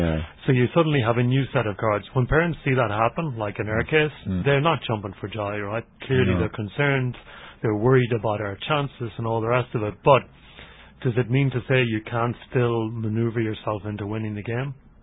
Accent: Ireland; I think in Ireland, we're very lucky to have, as Irish people, an equality around things like this.

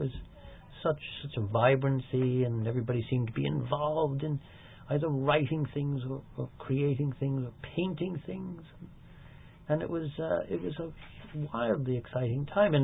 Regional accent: Manhattan, New York, United States; Okay, I was from New York, but you see, they said, oh, you're American. I said, I don't know, I'm not. Well, I am an American passport, but really, I mean, I only know the Manhattan.

